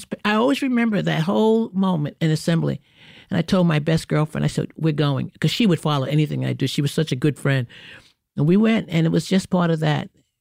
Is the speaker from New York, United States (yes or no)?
yes; Brooklyn, New York, United States; And so to grow up in New York City in that manner was everything. I grew up in Brooklyn.